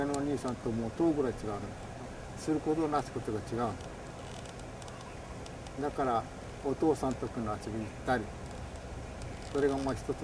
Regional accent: Hawaii, United States; also born or lived in Japan; ハワイに生まれて4つの年に日本へちょっと帰ってきたわけ。それでハワイにまた帰って結局戦争が始まったんが、俺がちょっと9つやつか9つやな。

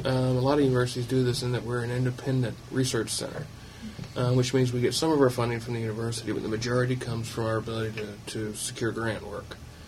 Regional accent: Farmer, South Carolina, United States; I grew up in Farmer, South Carolina, and all Chevy pickups

